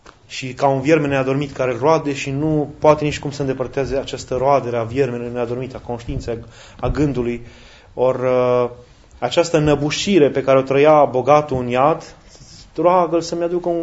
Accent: Hunedoara County, Romania; noi care eram din Valea Jiului, eram tot timpul în valea plângerii

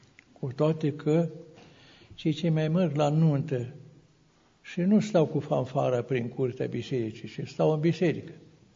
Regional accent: Bihor County, Romania; Sunt dintr-un sat oricare, din Bihor, în apropiere de munții Codrului. În satul meu natal, cu 500 de case

